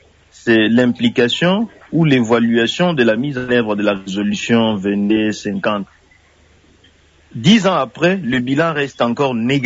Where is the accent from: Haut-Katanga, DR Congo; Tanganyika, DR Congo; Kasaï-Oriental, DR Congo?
Kasaï-Oriental, DR Congo; Tshilenge; À combien plus forte raison les jeunes qui sont chez moi à Tshilenge